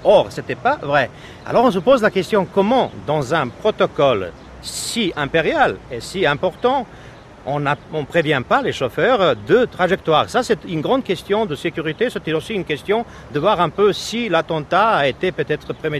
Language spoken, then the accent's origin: French; Sarajevo, Federation of Bosnia and Herzegovina, Bosnia & Herzegovina; je trouve cette plaque un témoignage horrible de la haine qui existe malheureusement dans ma ville natale de Sarajevo